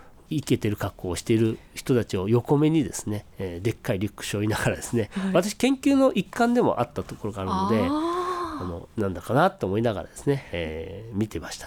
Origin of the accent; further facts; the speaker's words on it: Maebashi, Gunma, Japan; 私生まれも育ちも群馬県でして、赤城山のですね、麓といいますか、今は前橋になりましたが、大子という地域がありますが、そこで生まれは前橋の町中で、3歳くらいに大子に引っ越してからずっと大子にいまして、で20歳まで、大学の浪人を含めて20歳までですね